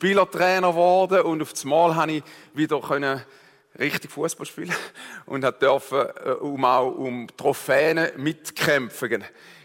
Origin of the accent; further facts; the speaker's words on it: Switzerland; Ein bisschen anders wie bei uns in der Schweiz, wo man sich gar brühen im Solarium, oder?